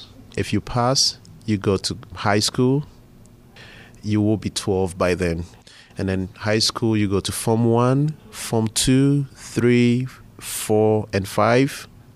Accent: Tema, Greater Accra, Ghana; born there; I was born in Ghana in a city called Tema. Ghana is in West Africa.

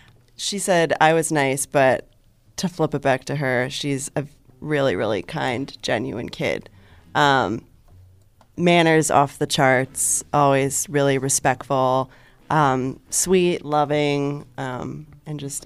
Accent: New York, United States; moved away as an adult; I grew up in Long Island.

